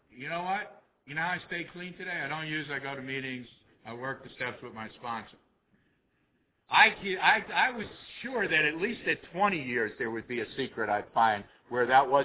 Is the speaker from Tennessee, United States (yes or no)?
no; Orlando, Florida, United States; So where are you from? I said, Orlando.